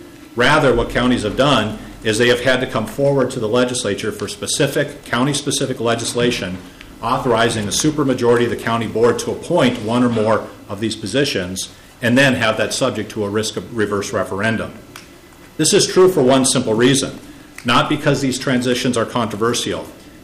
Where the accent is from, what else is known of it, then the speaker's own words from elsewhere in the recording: Duluth, Minnesota, United States; I just want to note that I remember fondly growing up in Duluth, taking along with my mother and father as they went to the ballot boxes